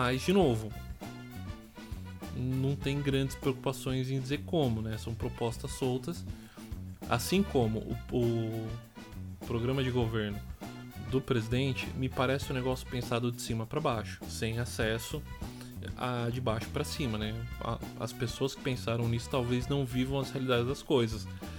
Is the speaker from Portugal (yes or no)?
no; Suzano, São Paulo, Brazil; now in Poá, Brazil; eu tô em Suzano, né? Eu trabalho em Suzano, sou nascido e criado em Suzano, eu moro em Poá